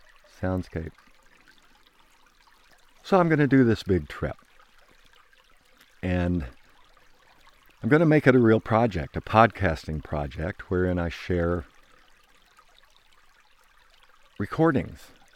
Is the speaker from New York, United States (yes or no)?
yes; New York, United States; I'm in Shindagan Hollow, not far from my hometown in the Finger Lakes region of upstate New York.